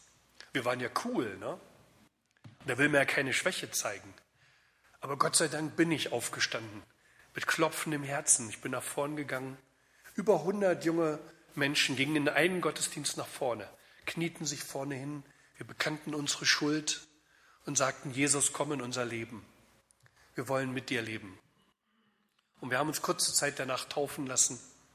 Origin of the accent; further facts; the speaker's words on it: East Germany, Germany; Ich komme aus Ostdeutschland.